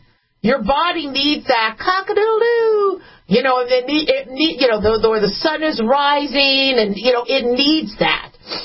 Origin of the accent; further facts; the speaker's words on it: Arizona, United States; I grew up in Arizona.